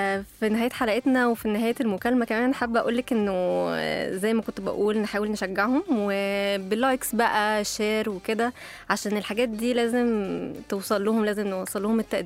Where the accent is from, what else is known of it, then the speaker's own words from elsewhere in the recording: Egypt; وحابة ان احنا نتكلم اكتر عن هدفنا احنا كمجتمع مصري وشعب